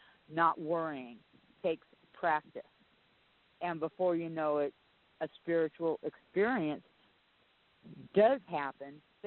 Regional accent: Los Angeles, California, United States; I am originally from Los Angeles. I was born in the San Fernando Valley, and I'm as white as white can be

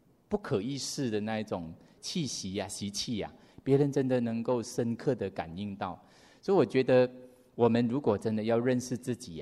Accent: Malaysia; 因为我们是马来西亚人嘛

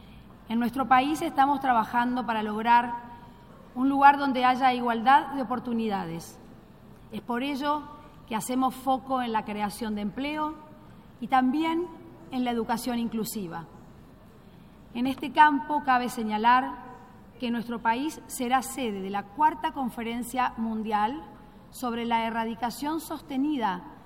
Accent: Argentina; Como argentina y latinoamericana, no puedo empezar estas palabras

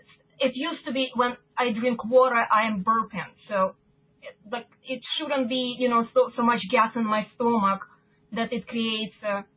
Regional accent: Florida, United States; I'm from Florida.

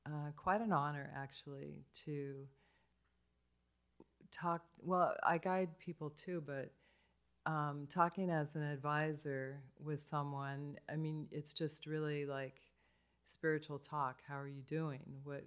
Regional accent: Tucson, Arizona, United States; as Mir Bosch said, I'm from Tucson

